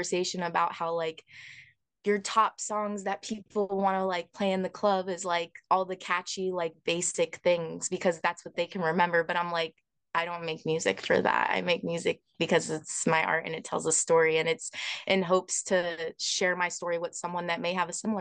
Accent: West Palm Beach, Florida, United States; now in Los Angeles, United States; like I come from Florida, where like from West Palm Beach, and to come from somewhere and to not have a following at all, and then to hop into

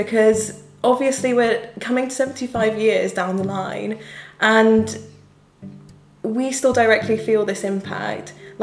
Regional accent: Birmingham, West Midlands, United Kingdom; So, like, as people probably know, we are from Birmingham

